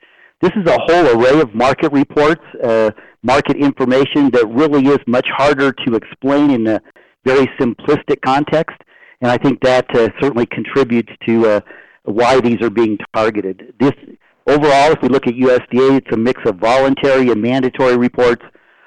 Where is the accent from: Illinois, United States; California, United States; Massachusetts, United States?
California, United States; Wisconsin, Texas, Louisiana, California, my home state, lost their market news decades ago.